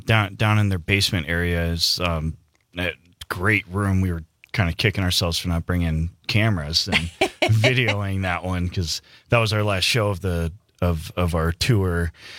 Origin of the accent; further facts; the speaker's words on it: Stevens Point, Wisconsin, United States; now in Menasha, United States; I'm from Stevens Point, actually, but I live in Menasha now.